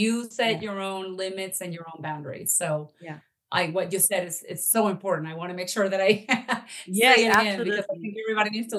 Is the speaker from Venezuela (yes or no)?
yes; Venezuela; moved away; I'm from Venezuela, and my country is going through a lot of stuff.